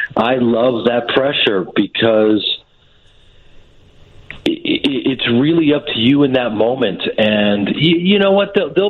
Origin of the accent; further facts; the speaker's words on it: Evanston, Illinois, United States; when I grew up in Evanston at the Piven Theater